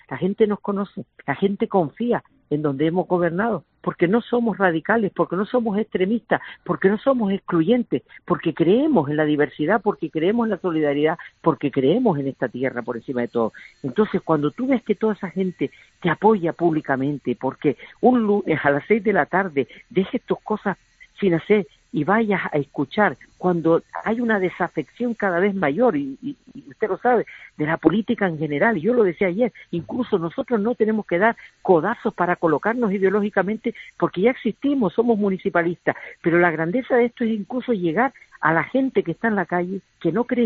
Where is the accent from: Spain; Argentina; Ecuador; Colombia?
Spain; Gáldar, Canary Islands; estoy diciendo que las cosas funcionen como funcionan en mi pueblo, que es Galdar.